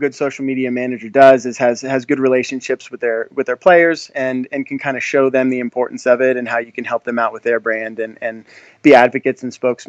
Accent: Philadelphia, Pennsylvania, United States; I grew up in the Philadelphia area, so grew up a Phillies fan.

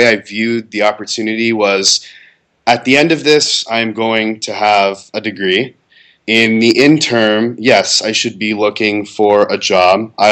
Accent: San Mateo, California, United States; born there; So I was born in San Mateo, California, Bay Area, Silicon Valley.

